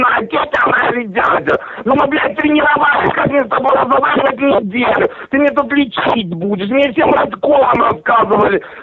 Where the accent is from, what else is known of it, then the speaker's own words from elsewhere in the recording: Uzbekistan; Потому что я сам в Узбекистане родился, я знаю. В моем родном городе нема газа